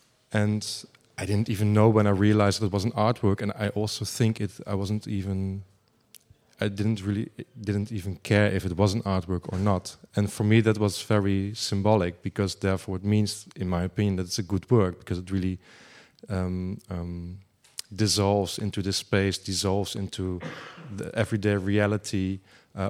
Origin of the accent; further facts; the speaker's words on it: Arnhem, Gelderland, Netherlands; English is a second language; I'm from this town, I'm from Arnhem, I was born, raised, studied, I live there, I will maybe be buried there as well